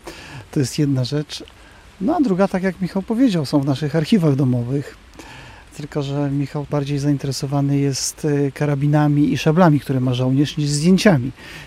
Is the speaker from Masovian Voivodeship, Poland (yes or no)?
no; Białystok, Podlaskie Voivodeship, Poland; Ja jestem z białostoczaninem, mój dziadek był białostoczaninem, moi rodzice też.